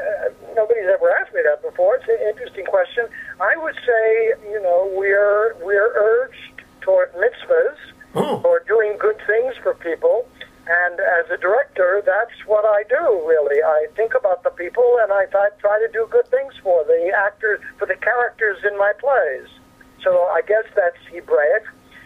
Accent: Newark, New Jersey, United States; I grew up in Newark, New Jersey. We lived in what would be called the Jewish neighborhood, the Jewish ghetto, if you will.

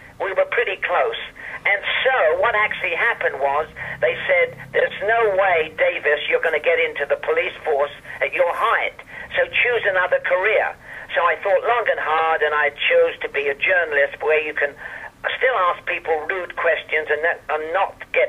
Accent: London, United Kingdom; when I was a young boy growing up in the East End of London, which was predominantly Jewish

